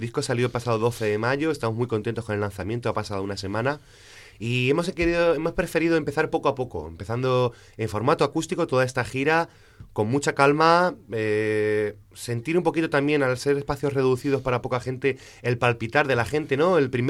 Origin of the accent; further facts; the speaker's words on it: Almansa, Castilla-La Mancha, Spain; now in Madrid, Spain; en Madrid, donde yo vivo, aunque soy de Almansa, yo vivo en Madrid